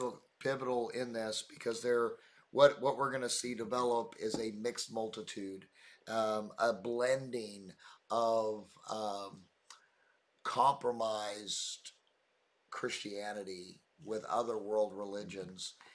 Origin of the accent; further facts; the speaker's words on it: Indiana, United States; now in New Albany, United States; I said, well, I'm from, you know, God's side of the river. I live in New Albany.